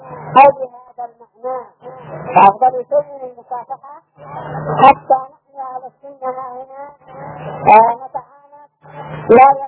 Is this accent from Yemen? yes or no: yes; Yemen; واتخذ الناس عادة هامنة عندنا في اليمن، نحن نعتبر مغلوبين على أمرنا،